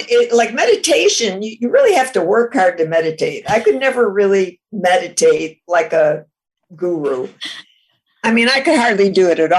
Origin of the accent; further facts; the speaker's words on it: Chicago, Illinois, United States; I mean, I'm from Chicago. A Pepsi was my thing.